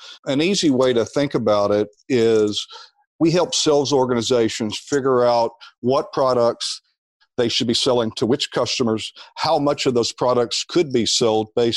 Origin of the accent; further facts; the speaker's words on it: Little Rock, Arkansas, United States; I grew up in Little Rock, Arkansas.